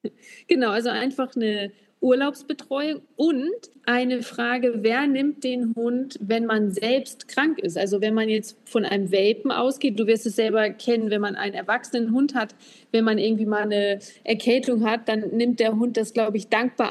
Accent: Northern Germany, Germany; Sagt man das bei euch auch? Also bei uns im Norden sagt man verknusen.

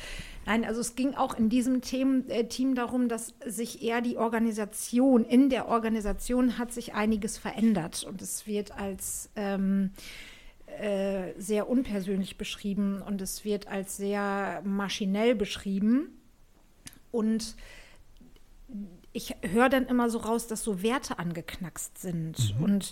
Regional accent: Northern Germany, Germany; ich komme ja aus Norddeutschland, aus einem kleinen Dorf, und bei uns waren so Werte, die über die katholische Kirche uns immer wieder erzählt wurden.

